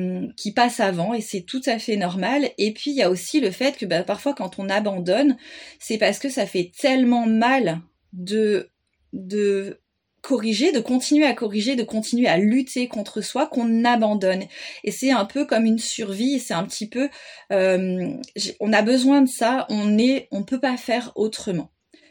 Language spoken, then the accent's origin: French; France; moi je suis française et que j'habite en France et que je vis, voilà, en France